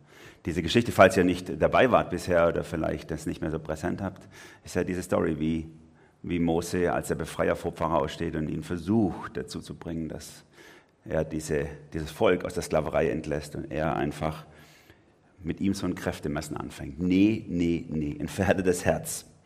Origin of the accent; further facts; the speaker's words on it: Baden-Württemberg, Germany; als ich nach Baden gezogen bin. Ich bin ja eigentlich Schwabe von Haus aus